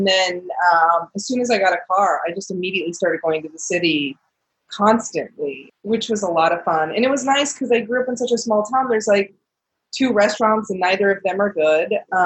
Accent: Cedar Lake, Indiana, United States; Northwest Indiana. I'm from a little town called Cedar Lake. It's about an hour out of Chicago.

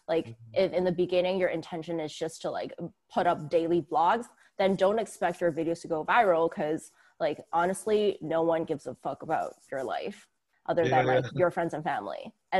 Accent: Canada; now in United States; I'm still working at the tech company, and it's mainly because I'm Canadian and I'm here with a work visa, and I just bought my house last year.

